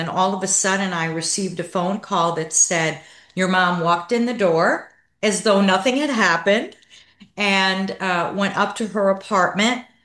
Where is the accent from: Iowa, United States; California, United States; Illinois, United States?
Illinois, United States; Chicago; also born or lived in Dallas; And I was raised in Chicago and was living in Dallas, Texas